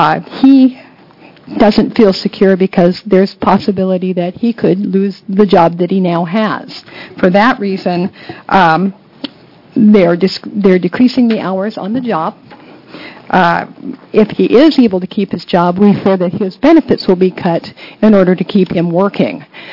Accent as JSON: {"language": "English", "town": "Forest Grove", "region": "Oregon", "country": "United States", "said": "I'm from Forest Grove."}